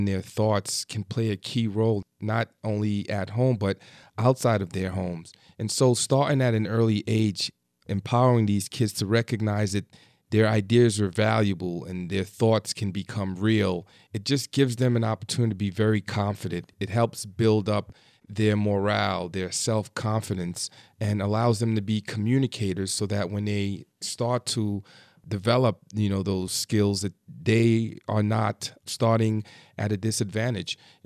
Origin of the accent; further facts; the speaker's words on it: Bronx, New York, United States; Originally, I grew up in the Bronx, and I just remember growing up in the Bronx and not actually recognizing that art is something that I should have any engagement